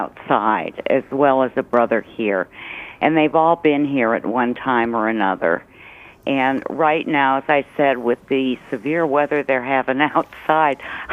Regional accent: Ohio, United States; also born or lived in New York; Well, the thing is, I'm not originally from New York. I grew up in Ohio.

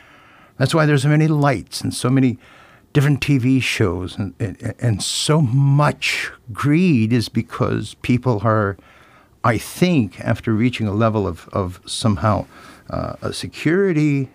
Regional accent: St. George Island, Alaska, United States; also born or lived in St. Paul Island; I grew up on St. George Island and St. Paul Island, both of which are, laboratories for essentially the environment, the marine environment.

